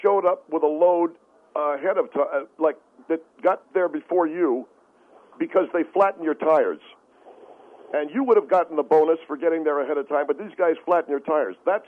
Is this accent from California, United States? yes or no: yes; California, United States; So what's the big deal that I'm from California?